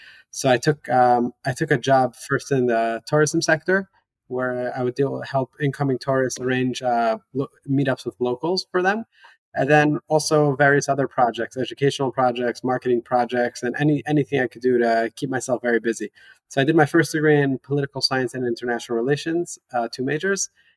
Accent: New York, United States; I was raised in New York. In my household, my parents were involved in doing good within the community and beyond it from morning to night.

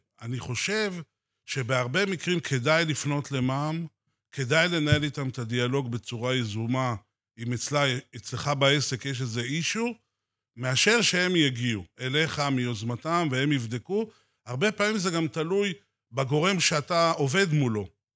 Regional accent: Rishon LeZion, Central District, Israel; now in Ness Ziona, Israel; נולדתי בשכונת מצוקה בראשון, וככה בשנים הראשונות שהייתי עוד ילד

